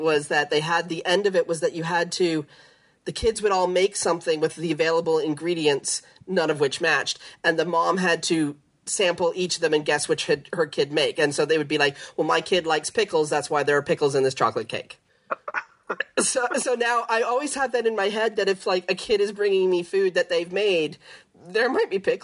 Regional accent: Canada; When I was a kid growing up in Canada

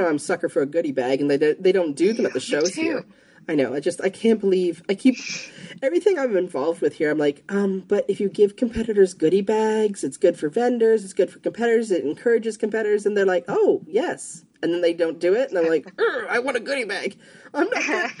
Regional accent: Canada; also born or lived in Las Vegas / Texas; I'm so Canadian, and, even though I'd lived in Las Vegas before, it's not like I ever identified with living in Las Vegas either.

